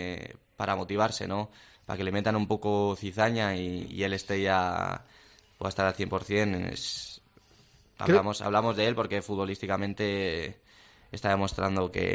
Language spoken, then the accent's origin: Spanish; Soto la Marina, Cantabria, Spain; tenía una vida de estar en Soto la Marina, mi pueblo, casi cada tarde con mis amigos